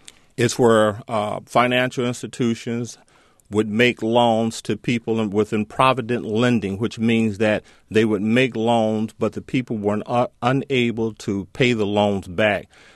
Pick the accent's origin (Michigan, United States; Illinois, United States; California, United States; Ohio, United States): Illinois, United States; Waukegan; Early on, when I was raised up in Waukegan, Illinois, at Shiloh Baptist Church, my wife and I, we both grew up in the same church